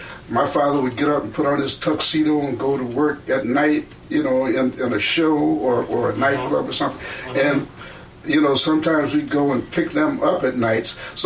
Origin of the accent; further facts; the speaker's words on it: Chicago, Illinois, United States; See, I grew up in Chicago, first of all, and in the 30s and the 40s, all right?